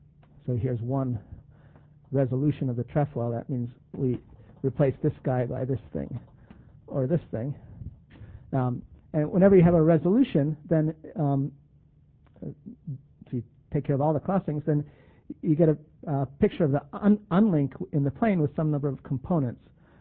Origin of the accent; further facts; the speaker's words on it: Buffalo, New York, United States; In fact, I grew up in Buffalo, so Toronto is sort of, you know, an old favorite of mine.